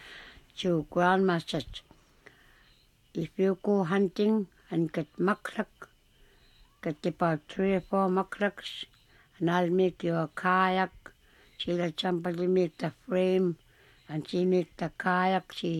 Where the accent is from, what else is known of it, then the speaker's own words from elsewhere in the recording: Bethel, Alaska, United States; I'm from Bethel.